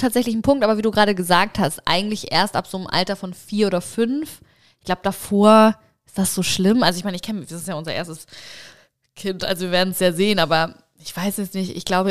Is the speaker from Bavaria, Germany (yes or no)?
no; Hamburg, Germany; also ich bin ja auch in Niendorf groß geworden in Hamburg, das ist ja auch relativ nah an der Stadtgrenze zu Schleswig-Holstein.